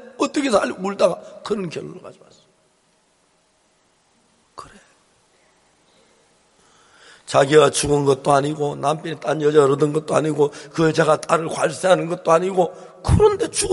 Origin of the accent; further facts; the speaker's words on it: Seonsan, North Gyeongsang, South Korea; 제 고향이 경북 선산인데